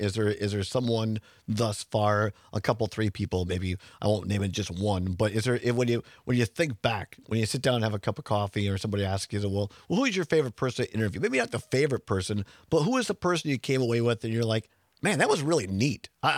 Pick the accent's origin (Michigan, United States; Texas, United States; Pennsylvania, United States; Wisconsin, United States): Wisconsin, United States; Richland Center; I'm 53. I grew up in Richland Center, incidentally, out there.